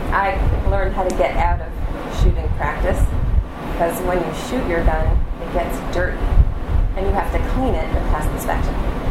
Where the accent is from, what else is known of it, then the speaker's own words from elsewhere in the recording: Wisconsin, United States; also born or lived in Plattsburgh, New York / Ithaca, New York / Washington, D.C.; Because from Wisconsin we moved to, my father was finishing graduate school, his PhD in history, moved to Plattsburgh, New York, and Ithaca, New York, and Washington, D.C., and then settled